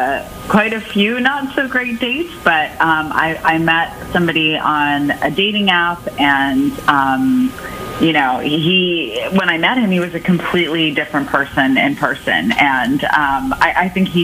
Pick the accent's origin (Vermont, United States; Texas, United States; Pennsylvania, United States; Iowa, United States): Iowa, United States; Des Moines; I'm 29. I'm from Des Moines.